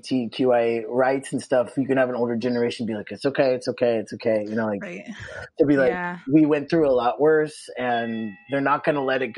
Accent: Ireland; I'm Irish and I always get on really well with Koreans.

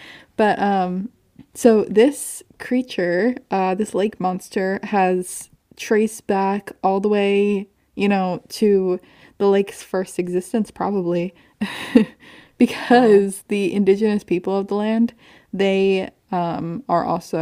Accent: Northeast, United States; It's probably because I grew up in the Northeast.

